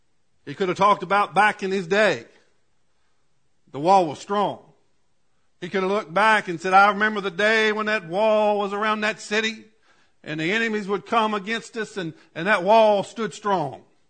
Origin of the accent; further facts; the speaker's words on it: Virginia, United States; There for a while, I was receiving the Page News, because that's my hometown, Page County. That's where I grew up, so to speak. It ain't my hometown now, but it was then.